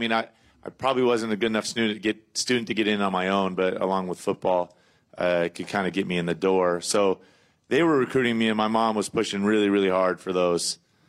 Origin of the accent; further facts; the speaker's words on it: West Coast, United States; growing up on the West Coast, I'm not totally familiar, but certainly a little familiar with the zealous fans in these parts.